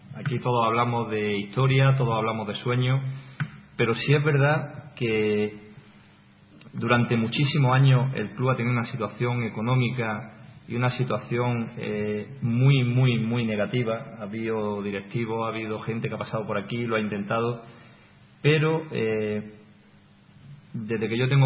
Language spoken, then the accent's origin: Spanish; Granada, Andalusia, Spain; como granadino, es verdad que echo un poco en falta esa rotundidad y esa unanimidad